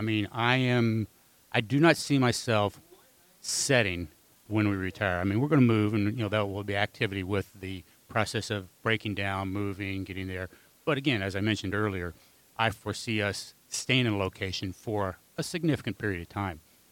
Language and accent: English; Missouri, United States; also born or lived in Carolinas; We grew up, both of us, central. We grew up in Missouri. We've had the opportunity in our life to live 20 plus years, basically raise our family in the Carolinas.